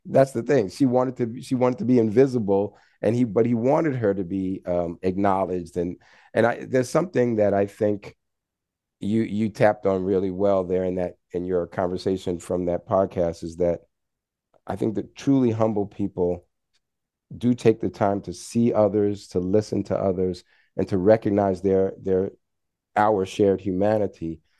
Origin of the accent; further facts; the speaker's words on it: New York City, New York, United States; I'm from New York City, and much of my life, you know, I'm riding on the bus, riding on the subway. I'm just used to the hustle and bustle of urban life.